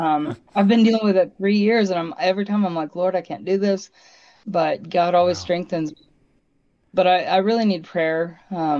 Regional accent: Bartlesville, Oklahoma, United States; Voice of the Martyr, what is headquartered where I grew up in Bartlesville.

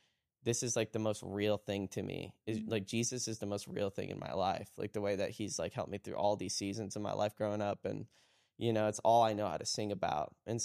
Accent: Florida, United States; I grew up in that atmosphere, and I go to same church I grew up in still in Florida.

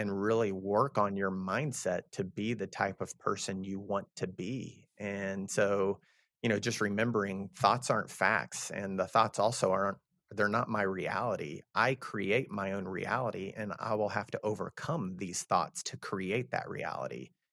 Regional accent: Texas, United States; I'm from Texas. I'm a Southern guy, you know?

